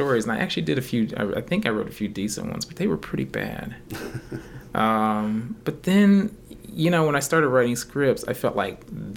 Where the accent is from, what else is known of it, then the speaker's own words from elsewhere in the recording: Medina, Ohio, United States; Eclipse is the place that I grew up in Medina, Ohio. I think it was the projects.